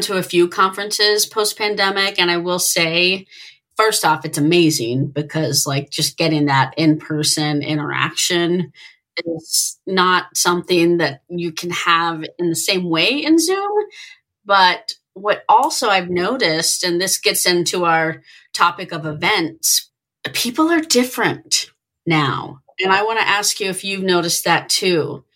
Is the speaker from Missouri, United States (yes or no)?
no; Texas, United States; Like, I grew up in Texas, have been going down to Texas a lot lately to see family.